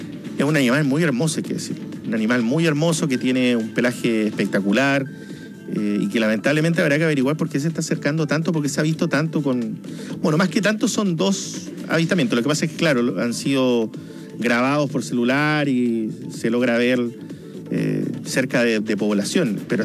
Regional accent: Magallanes, Chile; yo vengo de la región de Magallanes y allá los avistamientos de pumas son bastante... son bastante seguidos en la zona de la región

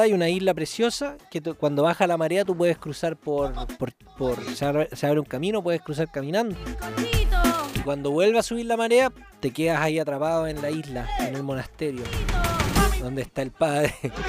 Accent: Puerto Montt, Los Lagos, Chile; born there; ¿Sabéis que yo nací en Puerto Montt? ¿Nací en Puerto Montt? 13 de septiembre del 91.

